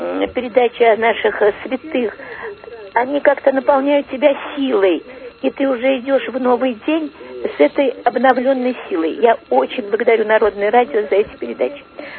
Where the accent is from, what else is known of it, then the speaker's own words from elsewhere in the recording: Moscow, Russia; Я сама москвичка